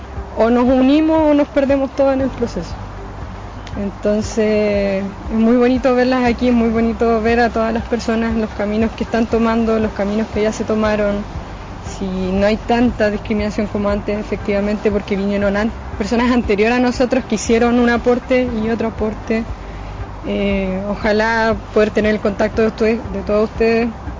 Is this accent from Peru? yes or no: no; Milof, Araucanía, Chile; now in Santiago, Chile; Yo llegué hace más de 10 años a Santiago. Vengo de Milof de Quechucahuín, novena región, familia Lafkenche. Y en estos más de 10 años todavía no me acostumbro a Santiago.